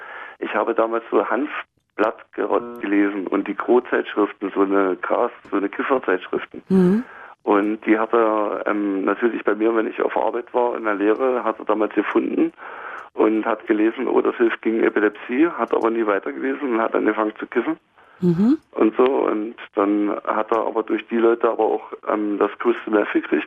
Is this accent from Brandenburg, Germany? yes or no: yes; Brandenburg, Germany; ich bin in Brandenburg groß geworden und war im Handballverein drin gewesen